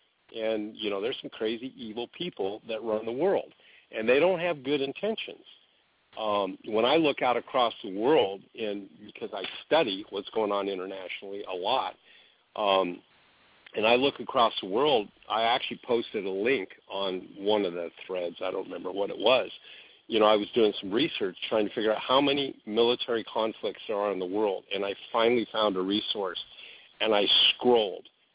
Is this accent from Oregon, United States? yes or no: yes; Oregon, United States; also born or lived in Washington; I grew up in Oregon and Washington before the Californians came up here and ruined it.